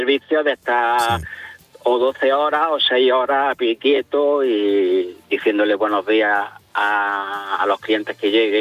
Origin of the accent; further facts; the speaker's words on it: Jaén, Andalusia, Spain; Yo soy de Jaén.